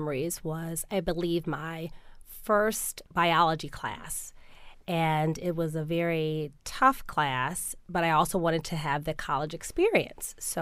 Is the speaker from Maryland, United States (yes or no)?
yes; Baltimore, Maryland, United States; I am from Baltimore, born and raised, and I was a graduate of Delaney High School looking at schools.